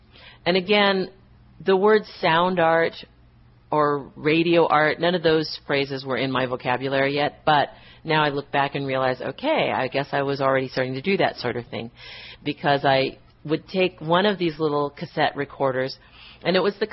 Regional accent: Buffalo, New York, United States; born there; I was born in Buffalo, New York.

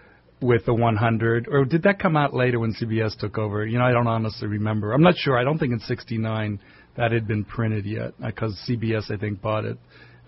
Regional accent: Johnstown, Pennsylvania, United States; born there; No, I was born in Pennsylvania, Johnstown, Pennsylvania.

